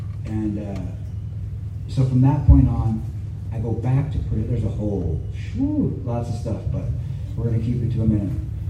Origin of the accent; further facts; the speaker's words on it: Tacoma, Washington, United States; This is my hometown. I'm downtown Tacoma